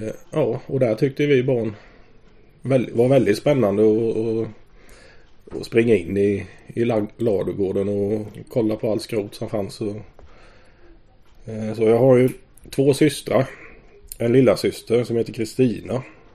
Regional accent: Ödestuge, Jönköping County, Sweden; Jag kommer från Ödestuge från början. Jag flyttade dit 1985. Så till 5 års ålder så var jag uppvuxen i Jönköping, Gröna gatan.

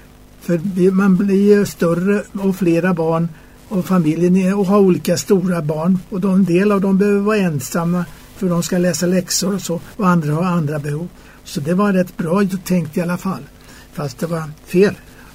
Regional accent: Stockholm, Stockholm County, Sweden; born there; jag inte är född i Småland. Jag är född någon annanstans, i Stockholm.

